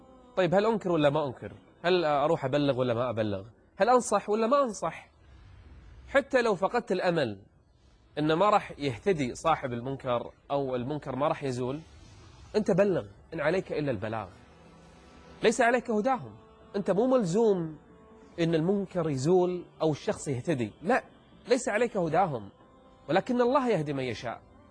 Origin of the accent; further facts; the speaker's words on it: Kuwait; وصل في قانون عندنا بالكويت ممنوع